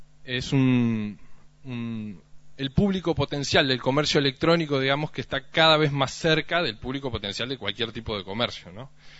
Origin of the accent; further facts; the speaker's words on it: Uruguay; Tiene los problemas de escala que tenemos como uruguayos, que somos apenas 3.400.000